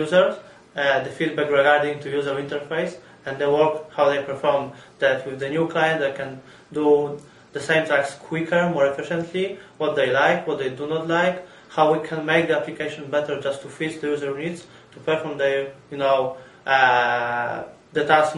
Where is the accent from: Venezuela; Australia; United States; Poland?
Poland; English is a second language; moved away as an adult; And I came from Poland, and I was studying at Wrocław University of Technology.